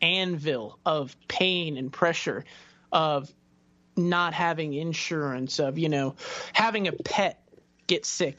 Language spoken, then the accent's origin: English; Florida, United States; I am from Florida, which is sort of kind of a southern state.